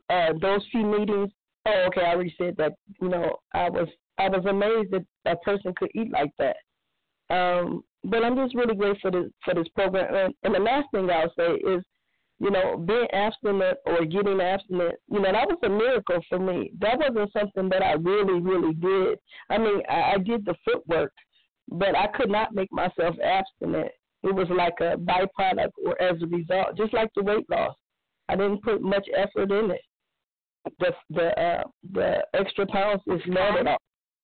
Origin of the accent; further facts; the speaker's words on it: Cleveland, Ohio, United States; I'm from Cleveland, Ohio.